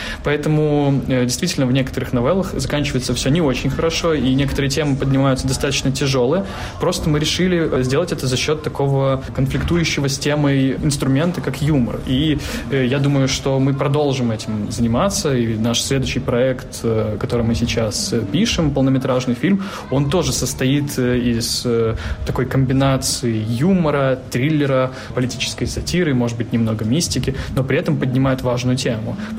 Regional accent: Belarus; не только потому, что мы белорусы, которые протестуют против этой системы

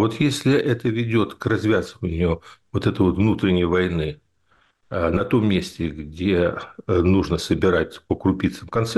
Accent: Kyiv, Ukraine; Я на эту историю смотрю не как киевлянин, а как политический философ и как юрист.

